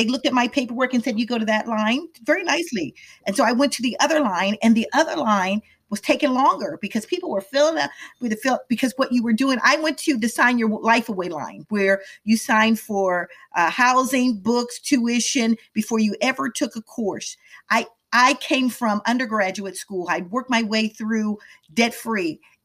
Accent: Midwest, United States; also born or lived in Washington, D.C., United States / Atlanta, United States; So my background story is I grew up in the Midwest and ended up going to school in Washington, D.C., went to a HBCU there and did well.

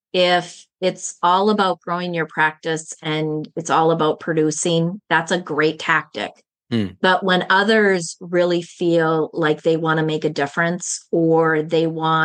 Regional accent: Minnesota, United States; whether you live in California or Minnesota, because I'm originally from Minnesota

